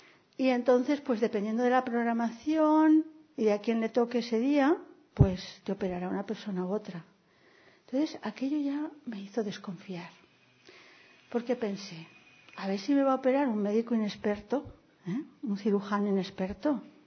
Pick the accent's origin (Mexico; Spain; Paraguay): Spain; Valencia, Valencian Community; Yo vengo de Valencia, vivo en Valencia.